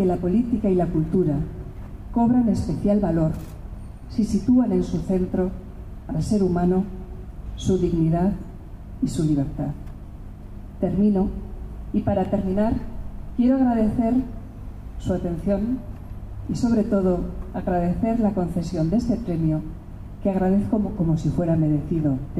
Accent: Basque Country, Spain; Y lo he pensado porque soy vasca

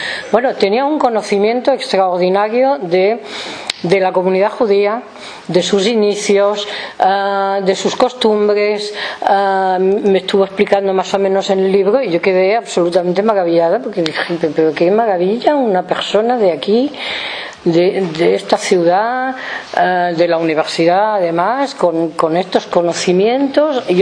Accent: Israel; hebrea, israelita, judía, y además soy israelí.

